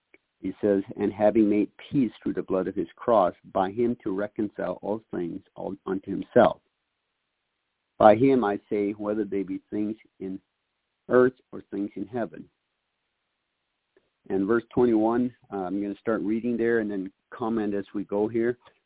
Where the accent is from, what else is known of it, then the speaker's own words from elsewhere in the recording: Wisconsin, United States; I introduced myself yesterday. We're from Wisconsin.